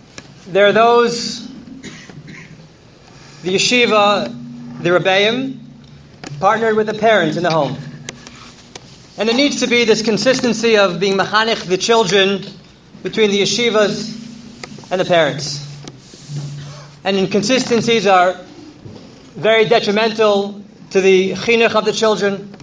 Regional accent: Teaneck, New Jersey, United States; And then we had something very special, us growing up in Tinak.

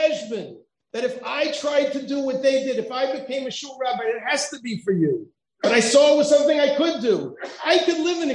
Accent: Fair Lawn, New Jersey, United States; Because I grew up in Fairlawn

